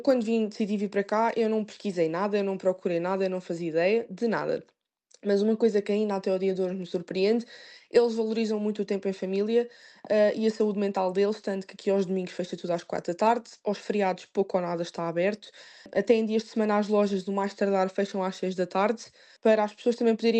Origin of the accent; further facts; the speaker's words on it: Portugal; moved away; Falamos muito inglês, já vínhamos com bases da escola em Portugal, mas de facto o sotaque é completamente diferente.